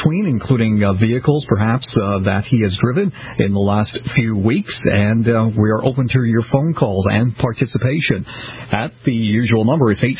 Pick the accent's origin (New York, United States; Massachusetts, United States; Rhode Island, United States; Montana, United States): Massachusetts, United States; Boston; And Michigan go hand in hand, as does my hometown of Boston, and that combination of high heat and humidity can take its toll.